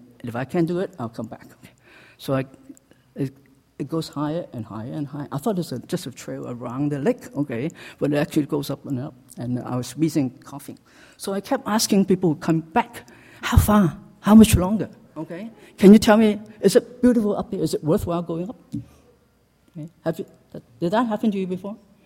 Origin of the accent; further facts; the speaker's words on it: Hong Kong; moved away as an adult; now in Winnipeg, Canada; I came from Hong Kong to Winnipeg.